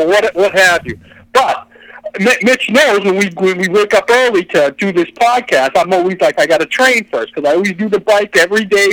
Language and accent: English; Waltham, Massachusetts, United States; But when I was a little kid and I grew up in Waltham, Mass